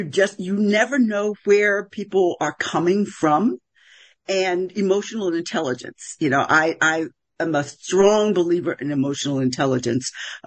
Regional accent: Philadelphia, Pennsylvania, United States; And needless to say, I knew nothing about agriculture. I'm from West Philadelphia.

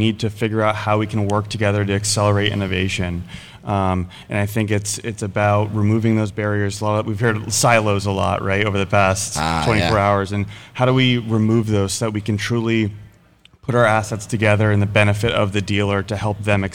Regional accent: Vermont, United States; I'm originally from Vermont. I live in Connecticut now.

